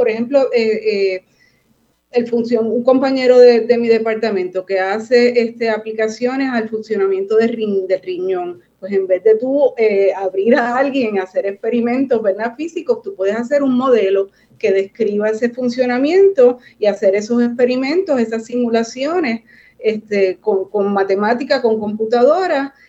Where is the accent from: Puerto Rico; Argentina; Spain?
Puerto Rico; Río Piedras; Yo me crié en Río Piedras, mi familia es de Yauco, pero yo me crié toda la vida en Río Piedras, estudié en escuelas públicas de San Juan